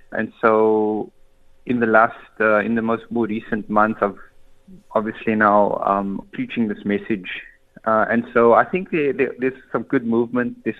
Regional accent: Cape Town, Western Cape, South Africa; I grew up on the Cape Flats, in between Manberg, Steenberg, Otjie, Zikoflay.

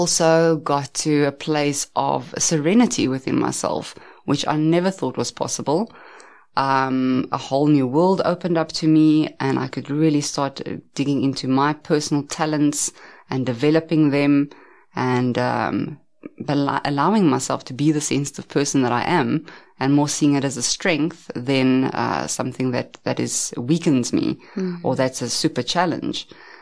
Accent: Pretoria, Gauteng, South Africa; born or raised there

